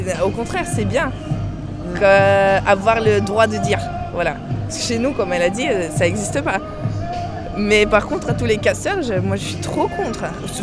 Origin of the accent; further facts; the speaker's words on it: Russia; French is a second language; moved away as an adult; now in Rennes, France; De la Russie.